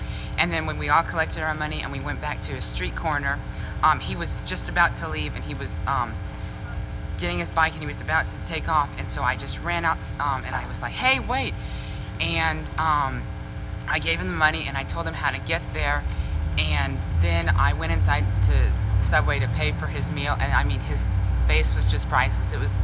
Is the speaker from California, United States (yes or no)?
no; Round Rock, Texas, United States; I am from Round Rock, Texas.